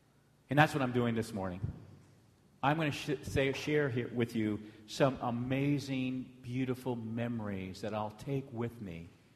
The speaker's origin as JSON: {"language": "English", "town": "Anchorage", "region": "Alaska", "country": "United States", "tie": "born or raised there", "said": "I love Fairbanks. I don't like Anchorage. I grew up in Anchorage, but I tell you, Fairbanks is my heart. I love it here."}